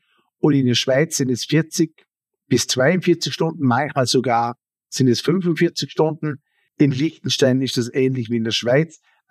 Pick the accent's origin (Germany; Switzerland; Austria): Austria; Vorarlberg; Wir haben eine hohe Bürokratie hier in Vorarlberg.